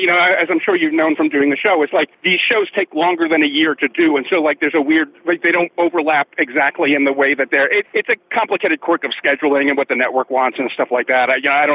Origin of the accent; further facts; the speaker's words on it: Brooklyn, New York, United States; because I grew up in Brooklyn. I was kind of more of an urban.